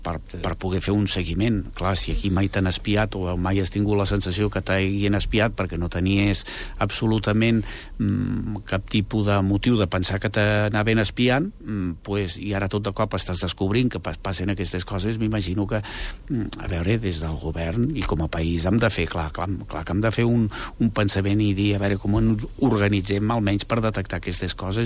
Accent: Andorra; com a andorrans no ho podem deixar passar

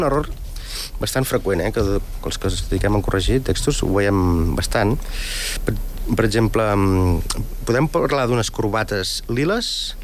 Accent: Catalonia, Spain; No, soc català

